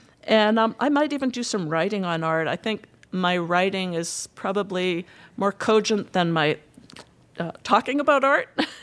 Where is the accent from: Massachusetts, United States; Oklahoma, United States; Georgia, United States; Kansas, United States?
Massachusetts, United States; Boston; now in Rapid City, United States; I grew up outside of Boston, and I do miss culture